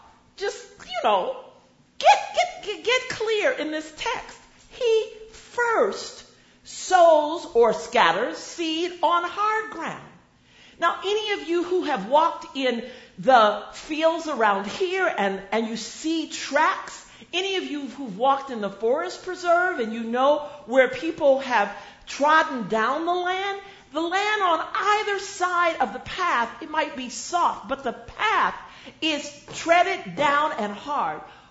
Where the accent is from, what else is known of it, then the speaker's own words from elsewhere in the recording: East Chicago, Indiana, United States; born there; also born or lived in Oakland, California / Boston, Massachusetts; Beloved, you know that I was born in East Chicago, Indiana, and that I've lived in Oakland, California, and Boston, Massachusetts, and Aldi, Virginia